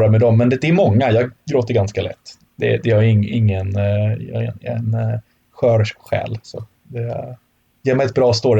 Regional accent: Sweden; Mitt liv har varit magasinerat hemma i Sverige de senaste 4 åren.

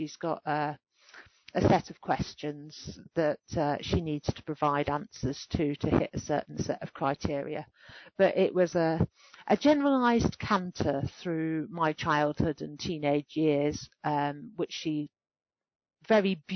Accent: Wigan, North West England, United Kingdom; I grew up in Wigan in the 70s and the 80s

